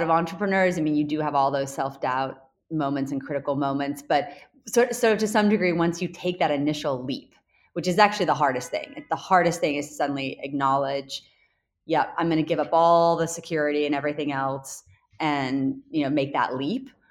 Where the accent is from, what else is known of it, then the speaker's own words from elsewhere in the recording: England, United Kingdom; accent: British; now in United States; and also came speaking the language because I immigrated from England. But I think there was a sense when I moved here of being different and not necessarily always being accepted. Moving into a small town in the Midwest with a very strong at that time British accent.